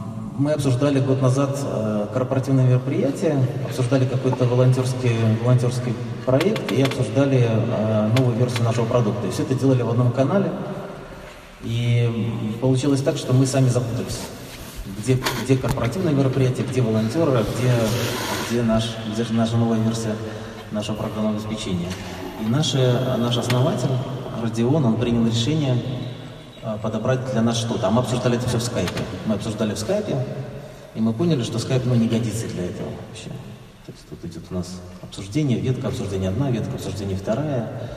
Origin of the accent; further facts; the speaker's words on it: Minsk, Belarus; еще раз повторюсь, я из Минска